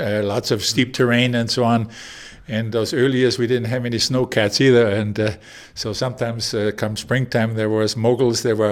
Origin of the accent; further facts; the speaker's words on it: Garmisch-Partenkirchen, Bavaria, Germany; Yeah, from Garmisch-Partenkirchen, which is an Olympic ski resort in southern Germany.